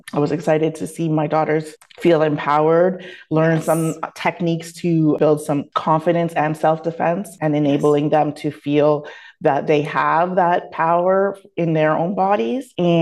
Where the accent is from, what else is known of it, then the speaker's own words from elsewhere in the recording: Canada; born there; I am Canadian born, but West Indian made is what I said. Always tell folks, my parents are from Jamaica, St. Vincent, my grandparents from Barbados. So island people.